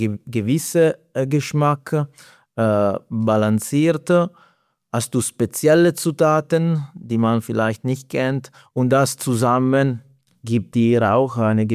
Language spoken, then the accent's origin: German; Italy; German is a second language; Also ich komme aus Italien und Pizza für mich ist nicht nur eine einfach Produkt